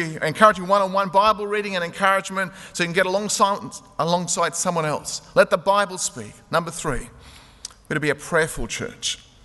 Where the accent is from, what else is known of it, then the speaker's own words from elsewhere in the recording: Sydney, New South Wales, Australia; I'm just visiting from Sydney and just down on holidays.